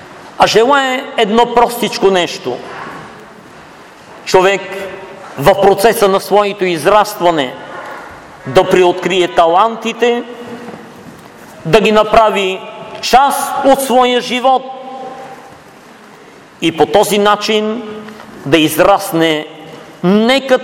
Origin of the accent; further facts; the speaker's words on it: Pazardzhik Province, Bulgaria; moved away; аз съм от Пазарджишкия край и си спомням на село